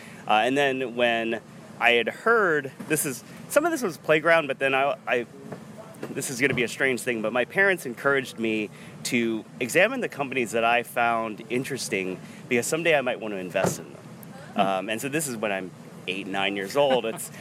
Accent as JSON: {"language": "English", "region": "Ohio", "country": "United States", "tie": "born or raised there", "also_born_or_lived": "Taiwan", "said": "it wasn't available where I grew up in Ohio"}